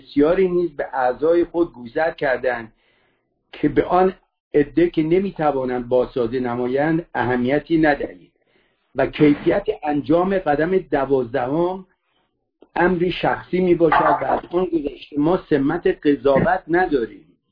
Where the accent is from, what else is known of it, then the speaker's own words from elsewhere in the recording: Iran; moved away; من چیز نزدیک 50 سال از ایران اومدم بیرون